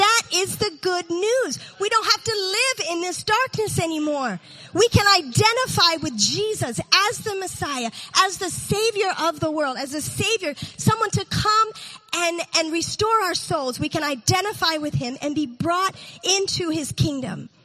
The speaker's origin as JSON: {"language": "English", "country": "United States", "said": "Well, first of all, I'm an American, so I was the only white person for miles."}